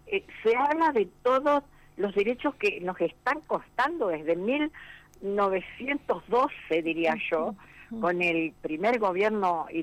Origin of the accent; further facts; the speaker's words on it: Argentina; nosotros como pueblo argentino